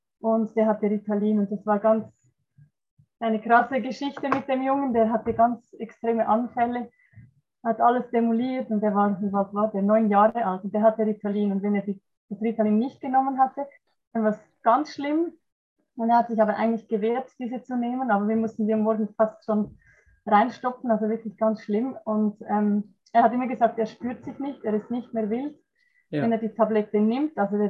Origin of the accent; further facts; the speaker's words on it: Zurich, Switzerland; ich bin aus der Schweiz, nähe Zürich